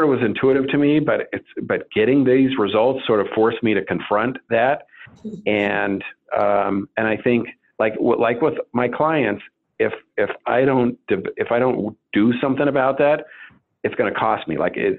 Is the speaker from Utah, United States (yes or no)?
yes; Utah, United States; Like I said, I grew up in Utah. So a lot of times when I say feel, people think I'm saying the word, the name feel, P-H-I-L. And growing up in Southern Utah, they're pronounced the same way.